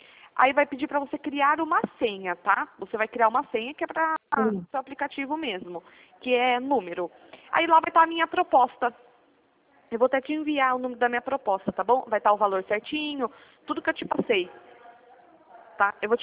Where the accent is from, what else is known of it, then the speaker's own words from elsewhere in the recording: Piracicaba, São Paulo, Brazil; Eu sou de Piracicaba.